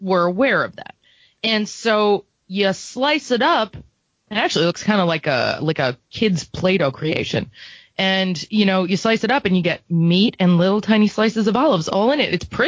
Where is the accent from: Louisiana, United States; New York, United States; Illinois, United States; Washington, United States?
New York, United States; Okay, so in New York, I grew up in New York, and in New York delis, where I started working and operating a slicer at probably an illegal age